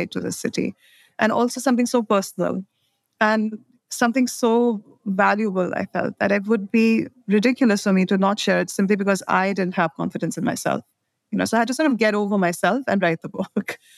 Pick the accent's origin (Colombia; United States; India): India; I'm from India